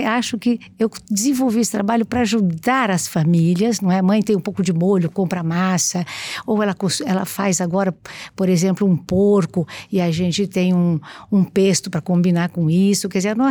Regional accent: Guararapes, São Paulo, Brazil; Eu sou de Guararapes, né? Perto de Araçatuba.

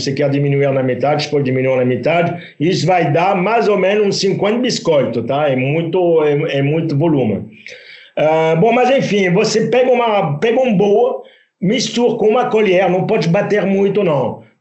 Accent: Roanne, Auvergne-Rhône-Alpes, France; born there; Portuguese is a second language; minha cidade natal, eu não vou falar mal da minha cidade natal

